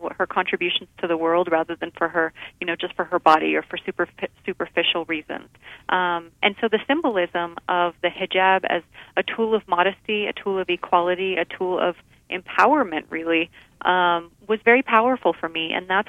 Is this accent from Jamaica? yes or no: no; United States; I'm an American. I know that.